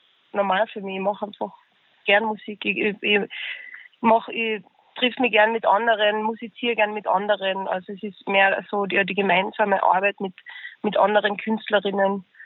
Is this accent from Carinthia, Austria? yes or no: yes; Carinthia, Austria; Ich bin ja ursprünglich aus Kärnten. Das ist im Süden Österreichs. Genau. Und also meine Mutter ist aus Kärnten. Mein Vater ist aus Tunesien. Genau, bin aber in Kärnten aufgewachsen